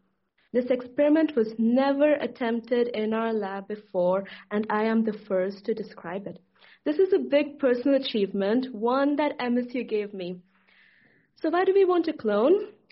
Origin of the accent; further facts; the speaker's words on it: Chikmagalur, Karnataka, India; So this is Chikmagalur, my hometown in India. It's India's largest producer of coffee. It is a very rural town